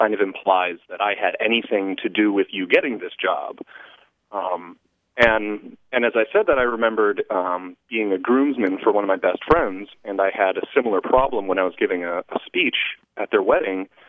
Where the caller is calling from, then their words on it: Langley Air Force Base, Virginia, United States; I'm calling from Langley Air Force Base in Virginia.